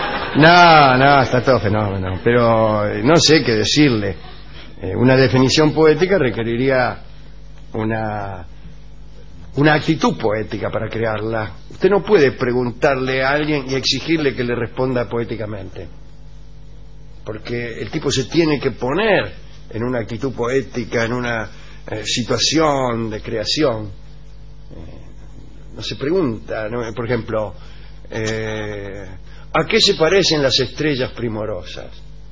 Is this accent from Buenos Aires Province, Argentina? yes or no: yes; Remedios de Escalada, Buenos Aires Province, Argentina; soy de Remedio de Escalada.